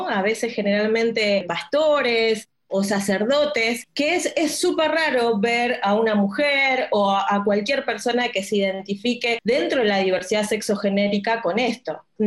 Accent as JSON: {"language": "Spanish", "region": "Buenos Aires", "country": "Argentina", "said": "soy argentina, más específicamente de la ciudad de Buenos Aires."}